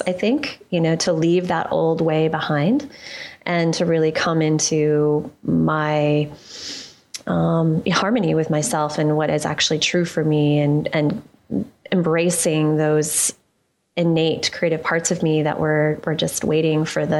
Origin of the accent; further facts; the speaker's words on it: Connecticut, United States; how we both came from Connecticut, and, I grew up there just outside of New York, and I was in a fairly actually conservative environment there.